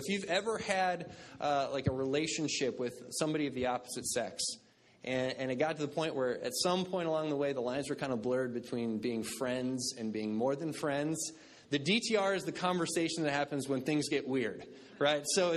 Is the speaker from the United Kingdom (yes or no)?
no; Midwest, United States; And I grew up in the Midwest, the mighty Midwest, which I'm assuming a lot of the people in this room also did.